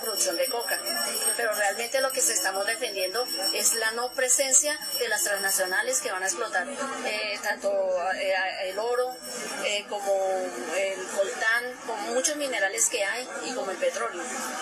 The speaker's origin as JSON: {"language": "Spanish", "country": "Colombia", "said": "Estamos alimentando a Colombia, casi el 60% de los alimentos los producen los campesinos colombianos. Y somos pocos."}